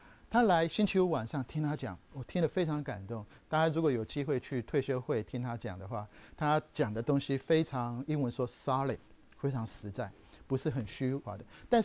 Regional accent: Taiwan; 我那时候还是 teenager， 我在台湾长大

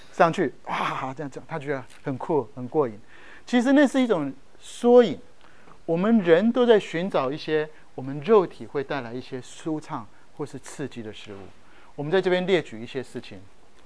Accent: Taiwan; now in United States; 我们从小在台湾有玩什么大富翁，来到美国这个叫做什么 Monopoly

